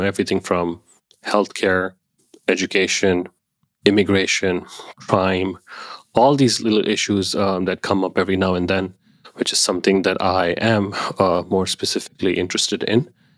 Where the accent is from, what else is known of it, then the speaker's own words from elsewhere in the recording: Dubai, United Arab Emirates; moved away as an adult; also born or lived in Pakistan; now in California, United States; I am originally from Pakistan. That's where I was born, but I never lived in Pakistan. So I grew up in Dubai. So I spent 18 years in Dubai before coming to the US, more specifically California, in 2002.